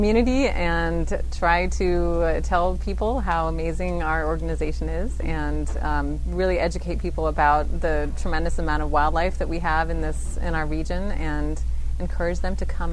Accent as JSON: {"language": "English", "region": "New England", "country": "United States", "lives_now": "Tucson, United States", "said": "New Hampshire, Massachusetts area."}